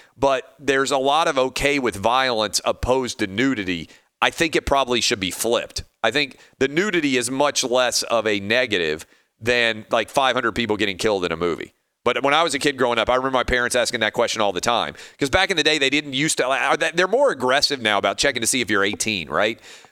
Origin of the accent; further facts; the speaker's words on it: the South, United States; Now, I grew up in the South